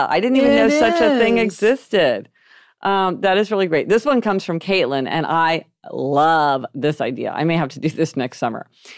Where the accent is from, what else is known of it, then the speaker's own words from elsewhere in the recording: Kansas City, Missouri, United States; We grew up in Kansas City, Missouri, which is, and like Kansas was literally, we lived on state line. We lived across the street.